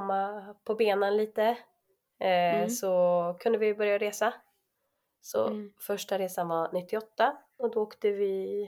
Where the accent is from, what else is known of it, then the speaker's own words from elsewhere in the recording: Sweden; born there; Jag är född i Sverige.